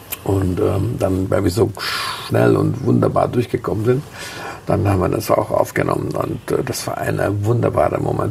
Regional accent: Munich, Bavaria, Germany; In München haben wir noch nie gespielt. Also in meiner Heimatstadt haben wir nie gespielt.

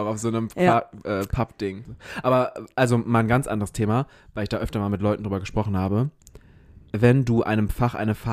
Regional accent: Wesel, North Rhine-Westphalia, Germany; also ich komme aus Wesel und Wesel, es gibt halt quasi so den innerstädtischen Bereich.

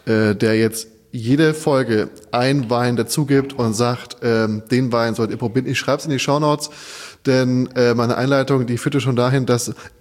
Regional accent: Odenwald, Germany; Ich bin ja vom Odenwald, mehr oder weniger.

